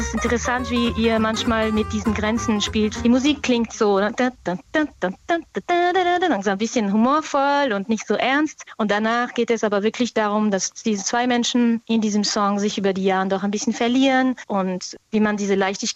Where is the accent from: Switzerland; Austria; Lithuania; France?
France; now in Germany; Ich komme aus Frankreich, mein Vater war aus den USA, deswegen bin ich bilingual aufgewachsen.